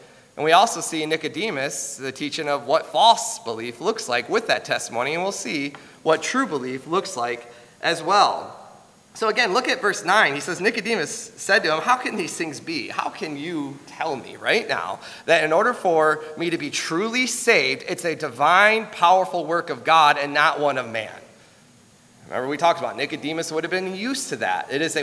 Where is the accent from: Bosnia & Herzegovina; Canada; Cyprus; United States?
United States; Michigan; moved away as an adult; So before I left my home state of Michigan to go into full-time ministry, I had a job with Comcast Cable.